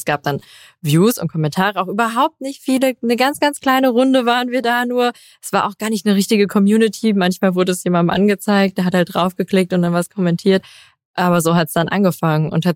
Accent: Rhineland-Palatinate, Germany; moved away as an adult; now in Cologne, Germany; Ich komme eigentlich aus einem ganz, ganz kleinen Dörfchen in Rheinland-Pfalz, also gar nicht Köln. Ich bin erst 2015 nach Köln gezogen zum Studieren und irgendwie fühlt es sich seitdem an wie meine Heimat, weil ich hier auch nicht mehr weg möchte.

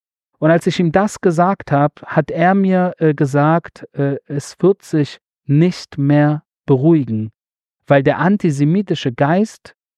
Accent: Berlin, Germany; now in Israel; sogar auch mal ihn nach Berlin begleiten durfte. Das war für mich natürlich sehr, sehr aufregend, in meine alte Heimat

